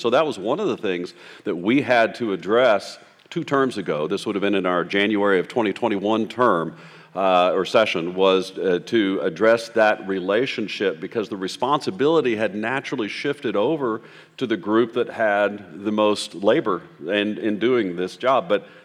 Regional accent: North Little Rock, Arkansas, United States; I'm from North Little Rock, Arkansas.

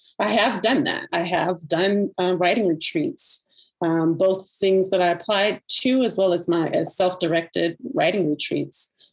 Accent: Louisiana, United States; now in California, United States; I don't have family here in Louisiana. I'm in California. I'm from Louisiana, and there's no blood family here.

